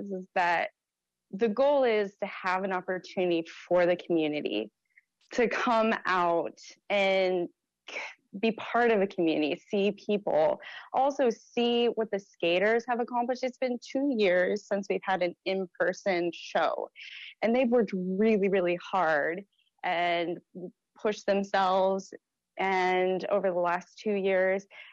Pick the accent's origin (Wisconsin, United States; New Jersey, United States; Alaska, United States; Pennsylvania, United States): Alaska, United States; Fairbanks; I'm from Fairbanks, Alaska, originally, and my friend brought me to the rink, and I just got hooked.